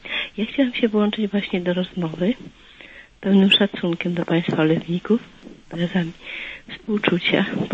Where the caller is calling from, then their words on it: West Pomeranian Voivodeship, Poland; Ja z Zachodniopomorskiego.